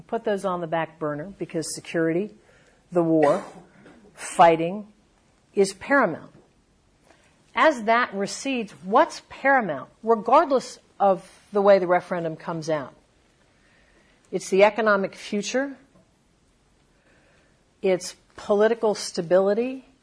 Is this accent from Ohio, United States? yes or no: yes; Columbus, Ohio, United States; also born or lived in Sudan; I kind of grew up the first time in Columbus, Ohio, but the second time I grew up in the Horn of Africa